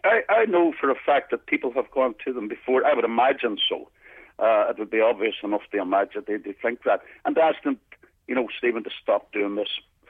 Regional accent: Derry, Northern Ireland, United Kingdom; And I'm from Derry and I've been involved in civil rights since I was very, very young.

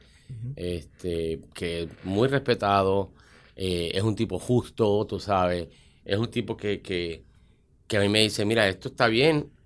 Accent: Puerto Rico; Para que diéramos nuestros puntos de vista como actores puertorriqueños que hemos trabajado fuera del país.

